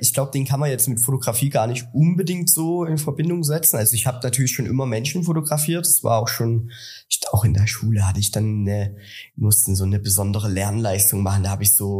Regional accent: Chemnitz, Saxony, Germany; ich komme aus Chemnitz.

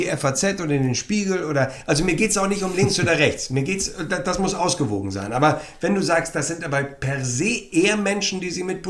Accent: Hamburg, Germany; Das heißt bei uns in Hamburg der Hamburger Dom.

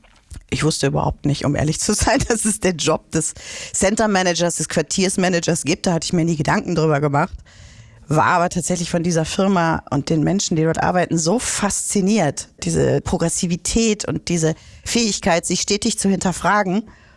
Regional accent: Hamburg, Germany; bis ich dann endlich vor über 3 Jahren wieder in meiner Heimatstadt gelandet bin

